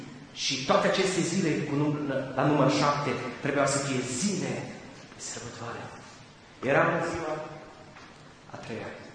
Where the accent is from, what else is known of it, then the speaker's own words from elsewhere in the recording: Romania; Românul oarecum simte sărbătoarea mai mult decât alte națiuni. Cel puțin, așa știu eu că sunt român.